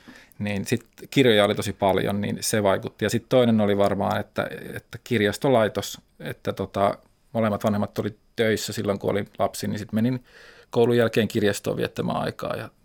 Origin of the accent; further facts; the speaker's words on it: Kokkola, Central Ostrobothnia, Finland; Kokkolasta, Keski-Pohjanmaalta.